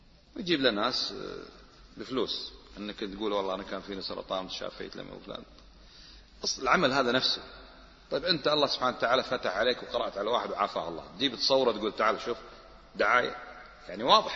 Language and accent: Arabic; Kuwait; أنا من الكويت لست من مصر.